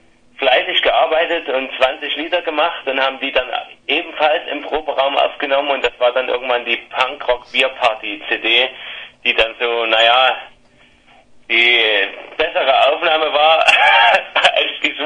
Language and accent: German; Chemnitz, Saxony, Germany; Wir kommen aus Chemnitz, eine wunderschöne Stadt in Sachsen. Man wird es bestimmt nicht hören, dass wir Sachsen sind, aber ja, wir kommen aus Chemnitz.